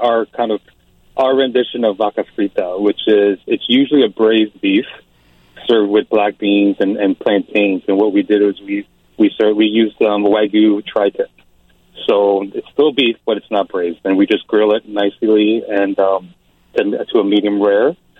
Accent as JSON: {"language": "English", "country": "Philippines", "said": "I'm the Filipino side, and she's the Cuban side."}